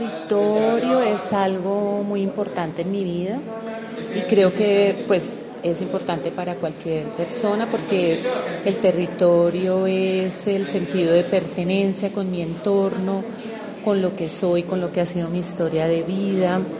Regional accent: Colombia; el territorio tiene que ver con lo que soy yo, con lo que me identifica como colombiana, como parte de una región, de un lugar.

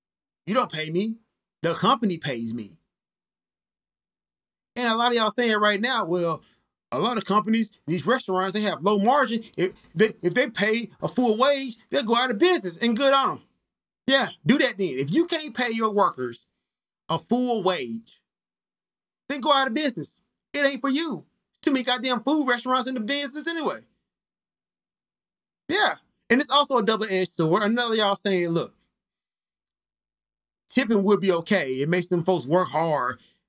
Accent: the South, United States; I'm from the South, so I say salmon

